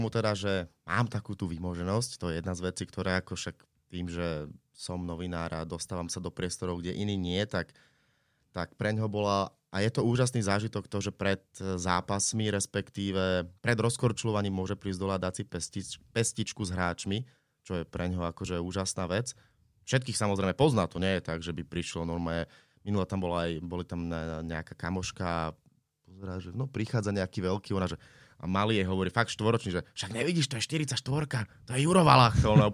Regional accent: Bratislava, Bratislava Region, Slovakia; ale tak som Bratislavčan

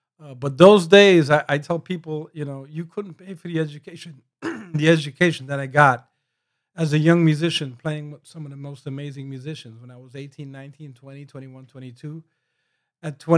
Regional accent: New York City, New York, United States; I'm from New York City, born and raised. Mm-hmm. From the Bronx, South Bronx, I'm proud to say.

